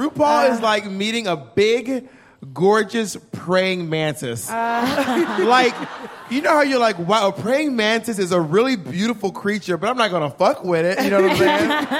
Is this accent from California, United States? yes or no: no; Atlanta, Georgia, United States; I am from Atlanta, Georgia.